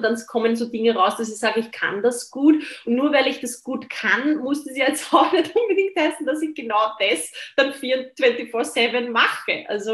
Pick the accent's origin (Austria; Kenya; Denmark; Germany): Austria; aber bei uns in Österreich war es in meiner Generation so